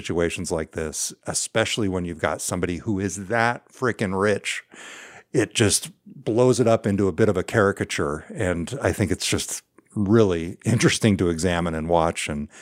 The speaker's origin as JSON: {"language": "English", "region": "California", "country": "United States", "tie": "born or raised there", "lives_now": "Seattle, United States", "said": "I feel like I need to point out in full disclosure, I grew up in California."}